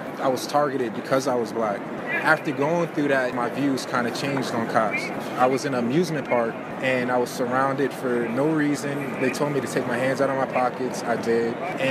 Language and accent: English; New York, United States; I'm actually from Westchester County.